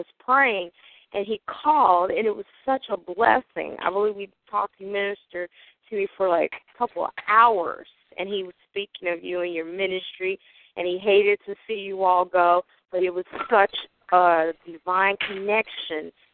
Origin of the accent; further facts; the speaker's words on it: Gary, Indiana, United States; Yes, I'm from Gary.